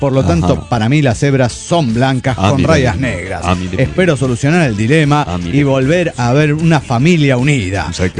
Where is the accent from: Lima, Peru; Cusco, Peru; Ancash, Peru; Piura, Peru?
Ancash, Peru; Huaraz; de Huaraz.